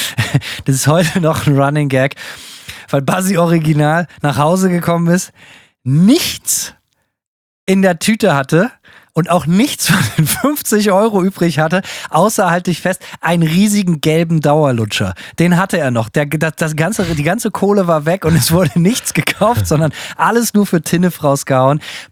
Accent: Bremen, Germany; Also bei uns in Bremen ist ja bundesweit dafür bekannt, eine sehr, sehr, sehr arme Stadt zu sein.

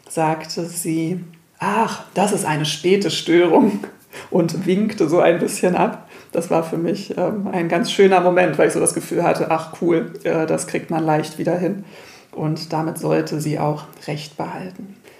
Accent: Berlin, Germany; ich bin in Berlin aufgewachsen.

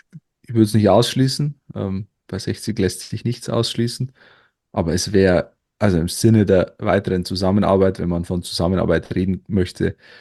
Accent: Bavaria, Germany; auch bei uns im Bayerischen Wald gibt es viele Bauerntheater wieder

